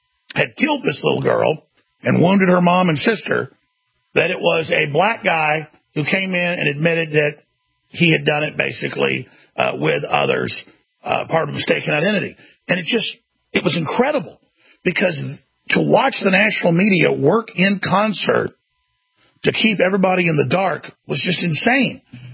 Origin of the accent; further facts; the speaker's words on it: Texas, United States; I'm a Texan. This happened close to where I live, happened in Houston.